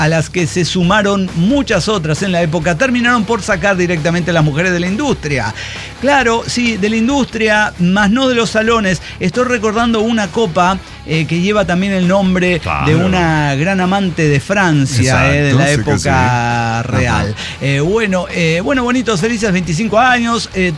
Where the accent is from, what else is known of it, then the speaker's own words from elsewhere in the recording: Papantla, Veracruz, Mexico; Yo vengo de Papantla